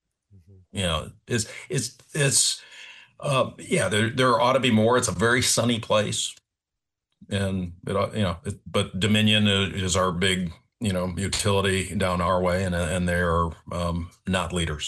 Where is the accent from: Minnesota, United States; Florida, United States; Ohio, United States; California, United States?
Minnesota, United States; I'm originally from Minnesota